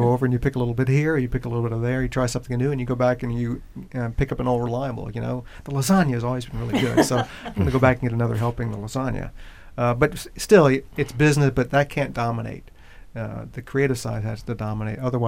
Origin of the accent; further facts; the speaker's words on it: the South, United States; And growing up in the South, you know, I read a lot of the great Southern writers.